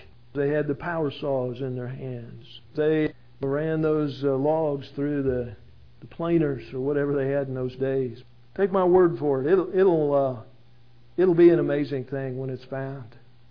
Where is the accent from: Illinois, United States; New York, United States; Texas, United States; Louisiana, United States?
Illinois, United States; when I grew up in Illinois, we used to live in a river valley, and in that river valley there were bluffs.